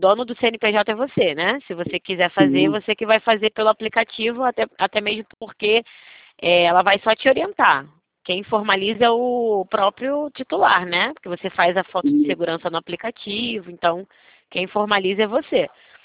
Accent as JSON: {"language": "Portuguese", "region": "Rio de Janeiro", "country": "Brazil", "said": "Sou sim, sou carioca, senhor."}